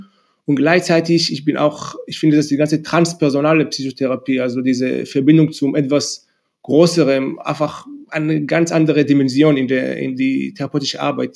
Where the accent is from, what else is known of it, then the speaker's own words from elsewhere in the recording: Israel; German is a second language; also ich komme aus Israel ursprünglich und dann so ein bisschen üblicherweise war ich danach nach dem Militär in Indien